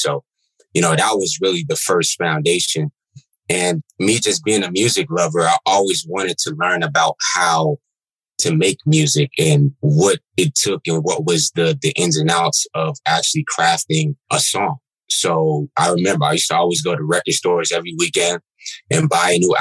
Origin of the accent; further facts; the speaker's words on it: New York, United States; I'm from Queens, New York. I've lived so many different places.